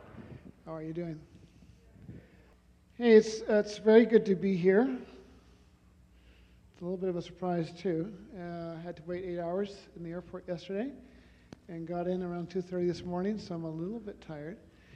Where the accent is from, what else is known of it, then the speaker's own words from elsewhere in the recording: Vancouver, British Columbia, Canada; also born or lived in Asia; now in Calgary, Canada; And I'm originally from Vancouver.